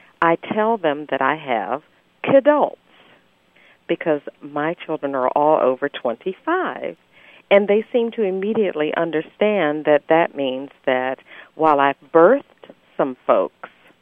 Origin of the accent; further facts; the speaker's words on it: Maryland, United States; now in Dallas, United States; Well, I am a transplant from Maryland, and I recently moved to Dallas.